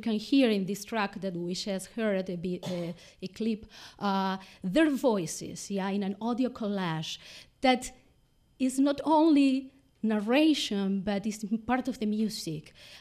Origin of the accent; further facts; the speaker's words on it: Argentina; moved away as an adult; Well, I have to say that I'm an immigrant myself, no? I emigrated from Argentina 20 years ago, a little more, yeah, around 20 years ago, as a very young person, looking for furthering my studies.